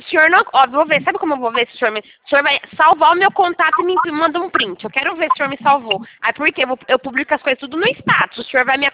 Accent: São Paulo, Brazil; sou de São Paulo.

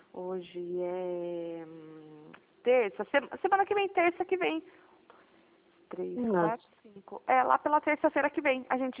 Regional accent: Piracicaba, São Paulo, Brazil; também sou aqui de Piracicaba.

